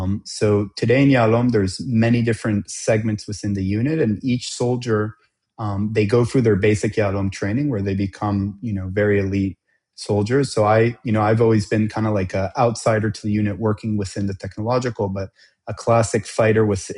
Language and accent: English; Israel; I'm a dual citizen, Israeli and America, but born and raised in Israel.